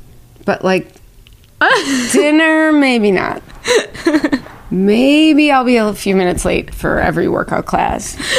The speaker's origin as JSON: {"language": "English", "town": "Milwaukee", "region": "Wisconsin", "country": "United States", "tie": "born or raised there", "said": "Oh, I'm from a suburb of Milwaukee, Wisconsin."}